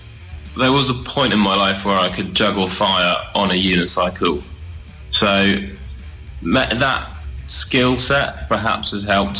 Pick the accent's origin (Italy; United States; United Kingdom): United Kingdom; Worthing, South East England; now in Brighton, United Kingdom; I live in Brighton, but then when we do some interview in the middle of nowhere in America and we say we're from Brighton, not Worthing